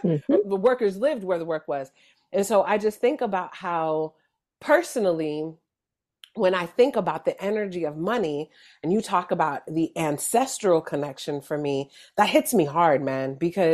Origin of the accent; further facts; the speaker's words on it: California, United States; And I'm from the Bay. We're from the Bay, where if you don't know the history of the Panthers, it's easy for people to think, oh, you guys grew up in California and there wasn't that level of racism.